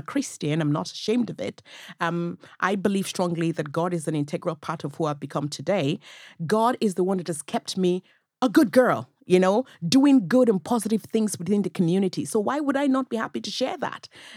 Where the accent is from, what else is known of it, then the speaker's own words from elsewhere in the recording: Nigeria; now in Navan, Ireland; I am a Navan woman. I'm originally from Nigeria.